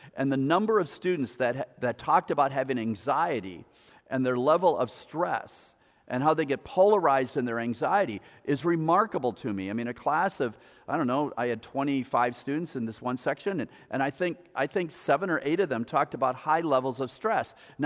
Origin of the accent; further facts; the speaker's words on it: Wisconsin, United States; moved away as an adult; also born or lived in Baltimore, Maryland; Now, I grew up in Wisconsin, moved to Maryland to teach, and then she and I met, we got married, had our kids, the whole family system there.